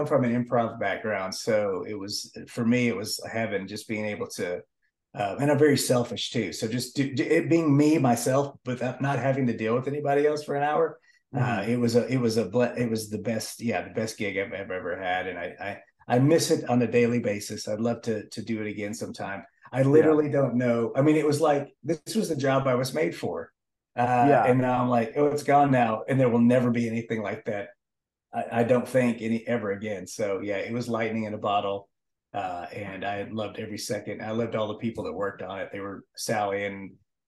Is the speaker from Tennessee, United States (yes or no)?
no; Dallas, Texas, United States; I started working on that in Dallas, Texas, which is where I'm from. I'm from Texas originally